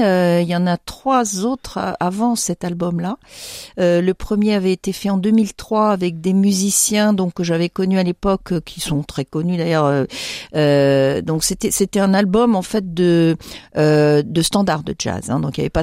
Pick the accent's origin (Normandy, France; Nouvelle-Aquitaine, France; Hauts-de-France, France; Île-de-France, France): Île-de-France, France; Paris; moi je suis parisienne, donc j'avais envie de connaître un peu les musiciens de Paris